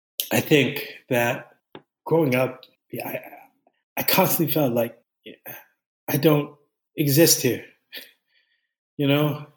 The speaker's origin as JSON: {"language": "English", "country": "Philippines", "said": "how my existence here as a Filipino played into"}